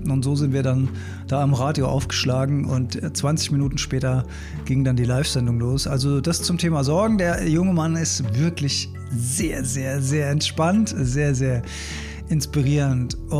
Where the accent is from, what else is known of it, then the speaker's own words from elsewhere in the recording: Mainz, Rhineland-Palatinate, Germany; auf die andere Rheinseite, auf die Ebschseite, wie man als Mainzer sagt